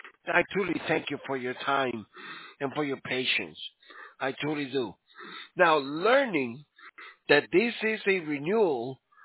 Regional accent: Miami, Florida, United States; Well, I'm from Miami, sir.

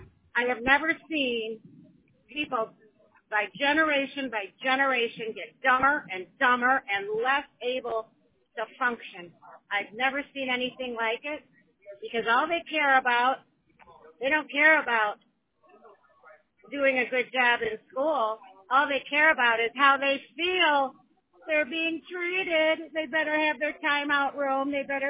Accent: Florida, United States; I'm from Florida.

